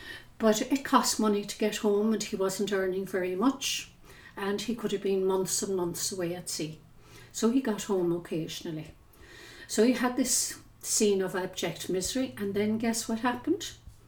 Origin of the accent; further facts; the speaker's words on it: Ballintemple, Munster, Ireland; born there; I was born in Ballantemple in 1950. I was born in the house of my mother and my aunt in Churchyard Lane. And it was a tiny little cottage, what you might call a bahan, really.